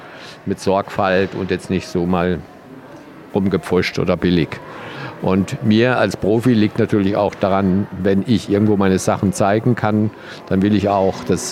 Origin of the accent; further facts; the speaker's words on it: Freiburg, Baden-Württemberg, Germany; weil ich komme ja immerhin aus der Gegend, bin ja gebürtiger Freiburger, wie ich schon sagte.